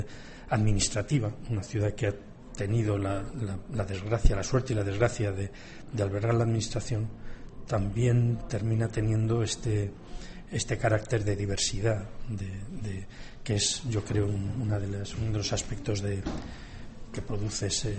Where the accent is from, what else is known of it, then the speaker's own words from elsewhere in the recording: Madrid, Community of Madrid, Spain; Yo he nacido en Madrid, sí, soy madrileño y además Madrid es una ciudad a la que quiero especialmente